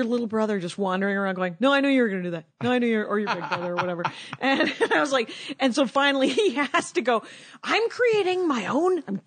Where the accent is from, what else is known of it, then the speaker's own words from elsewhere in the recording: Wisconsin, United States; And I'm from Wisconsin.